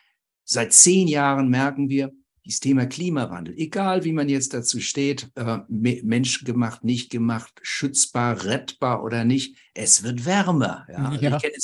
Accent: West Germany, Germany; ich bin in Westdeutschland aufgewachsen, mein Leben in den 70er, 80er Jahren

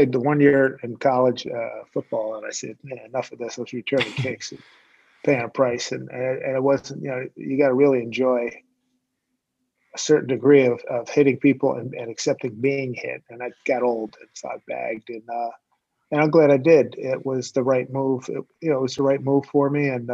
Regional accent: Philadelphia, Pennsylvania, United States; I grew up in Philly as a, you know, classic Philadelphia sports fan, going to Eagles games, Warriors games, Phillies games.

